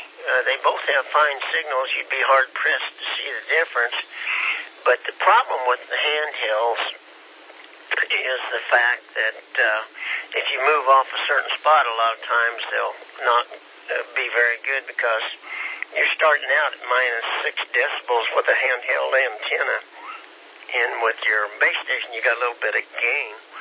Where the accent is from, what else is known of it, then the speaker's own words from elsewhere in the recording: Kansas, United States; we've been here only 10 years, and we're from Kansas, so we're naturally a little bit slow.